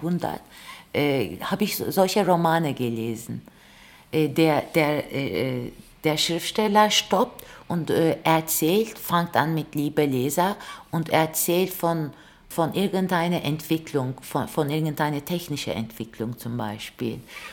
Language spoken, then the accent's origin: German; Turkey; ich bin ja Türkin. Ich habe in Istanbul so wie